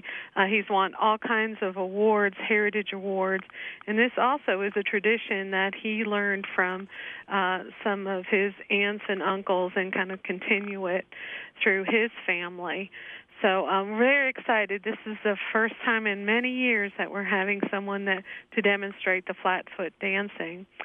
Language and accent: English; Pennsylvania, United States; And I know they say that different, but I'm from Pennsylvania, and that's how we say it.